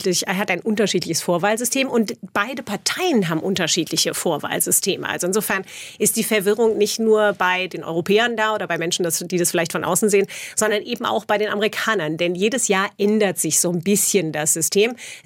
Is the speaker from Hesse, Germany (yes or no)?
yes; Wiesbaden, Hesse, Germany; Das erinnert mich genau an meine Jugend in Wiesbaden, so 13, 14.